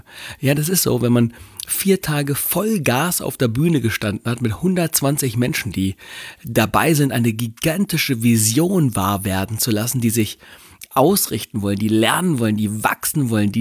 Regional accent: Gifhorn, Lower Saxony, Germany; das ich bisher hier in meiner Heimatstadt Gifhorn starte

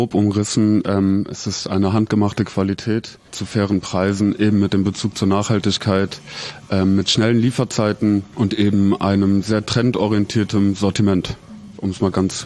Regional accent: Cologne, North Rhine-Westphalia, Germany; now in Zurich, Switzerland; Natürlich ist es als Kölner schwierig, aus Köln wegzuziehen. Das ist eine lebenswerte Stadt.

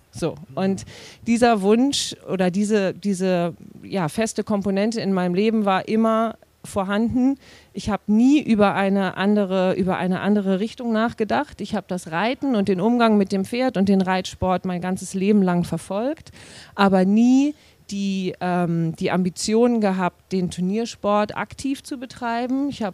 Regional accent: Bargteheide, Schleswig-Holstein, Germany; Ich wohne und komme auch gebürtig aus Bagdeheide, also genau zwischen Hamburg und Lübeck gelegen. Und dort bin ich groß geworden, dort habe ich meine gesamte Kindheit, meine gesamte Jugend verbracht.

